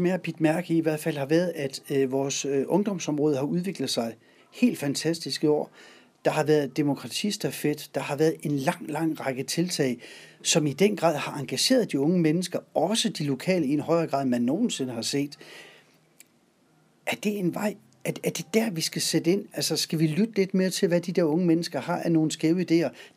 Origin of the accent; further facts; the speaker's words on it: Hjallerup, North Denmark Region, Denmark; Nu kommer jeg fra Hjallerup bag